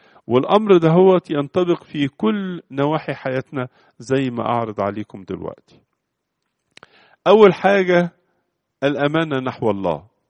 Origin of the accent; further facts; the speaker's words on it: Egypt; حتى من التعبير الشعبية اللي عندنا في مصر هنا